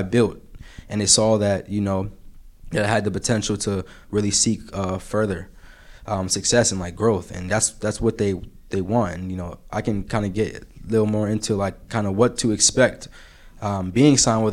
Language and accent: English; Jamaica; especially because I'm Jamaican.